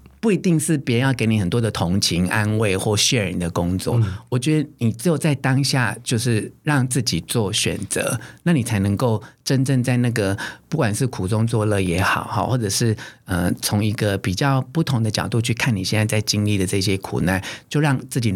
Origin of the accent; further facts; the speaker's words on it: Taiwan; 我看我们台湾人都说